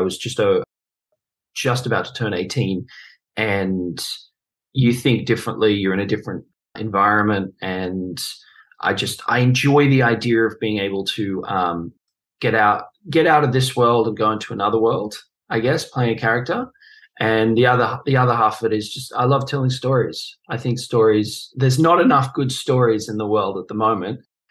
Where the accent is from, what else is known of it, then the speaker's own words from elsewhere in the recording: Australia; the kind of sports that I was doing in growing up in Australia is very Australian sports.